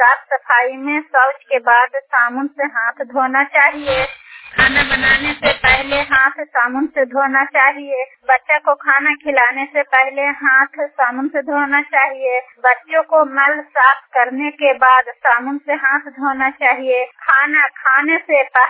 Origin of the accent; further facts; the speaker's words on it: Bihar, India; मैं बंदच्छा गांव तेलमर पंचायत प्रखंड हरनौ जिला नालंदा के निवासी हूं।